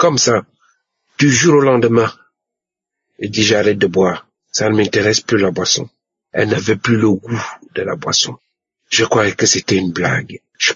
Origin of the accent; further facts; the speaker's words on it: Cameroon; now in France; Je suis un Camerounais vivant en France.